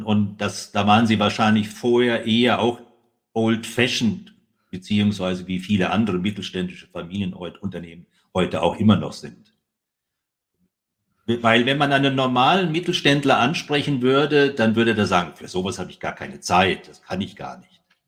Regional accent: Baden-Württemberg, Germany; wir kommen ja aus dem Baden-Württembergischen, aus dem Schwäbischen.

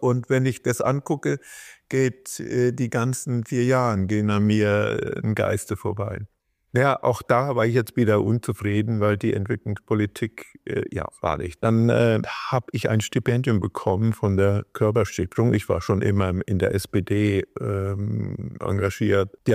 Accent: Southern Germany, Germany; moved away as an adult; Ich bin in Süddeutschland groß geworden bei meinen Eltern. Und als ich dann Abitur hatte, bin ich sofort abgehauen nach Norden und habe da in Hannover studiert

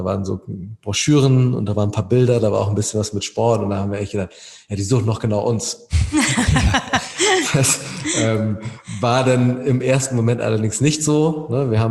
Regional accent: Hamburg, Germany; wir sind alle Hamburger Basketballer

